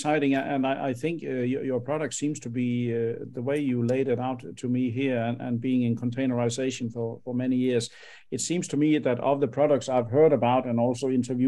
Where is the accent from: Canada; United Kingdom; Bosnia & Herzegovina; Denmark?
Denmark; my home country of Denmark